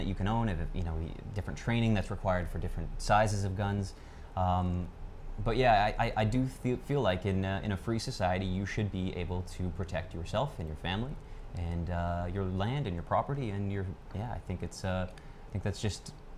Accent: Canada; I was kind of amongst the typical Canadian. We are usually more left-leaning

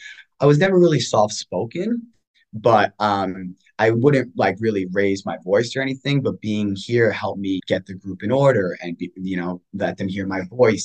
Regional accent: New York, United States; I'm a kid from New York.

